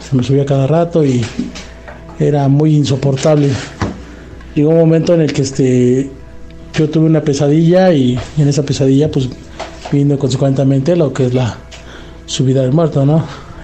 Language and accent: Spanish; State of Mexico, Mexico; yo soy aquí del Estado de México.